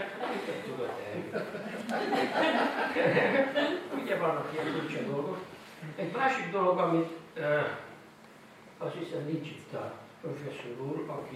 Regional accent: Pomáz, Pest, Hungary; Ezt én Pomázon származom, és náluk ez volt a tradíció, hogy ott írta

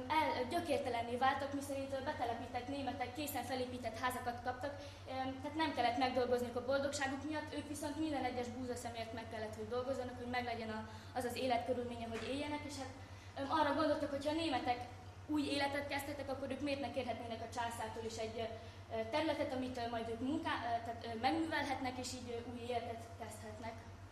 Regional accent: Bácsfeketehegy, Vojvodina, Serbia; engem is foglalkoztat falunknak a kialakulása és annak a történelmi háttere. Tehát egy pár szó Bácsfegetehely mai földrajzi elhelyezkedéséről.

